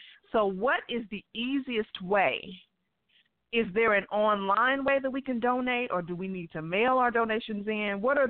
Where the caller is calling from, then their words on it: St. Louis, Missouri, United States; from St. Louis.